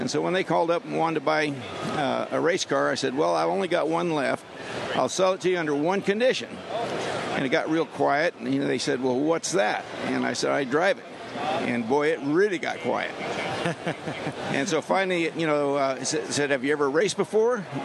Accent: Modesto, California, United States; And George and I grew up together in Modesto, California, and we belonged to the same sports car club.

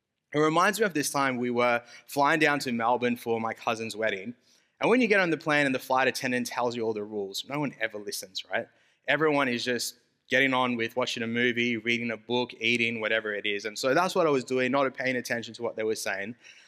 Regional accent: South Africa; I'm from South Africa.

